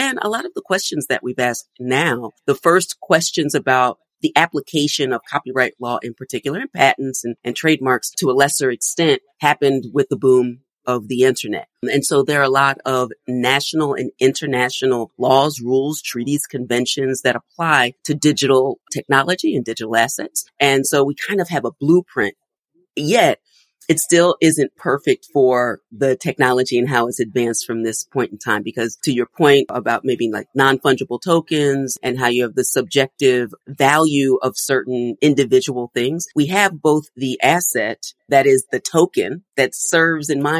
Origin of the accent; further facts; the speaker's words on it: Philadelphia, Pennsylvania, United States; And I grew up in Philadelphia. And at the time, neo soul, a style of music was coming out of Philadelphia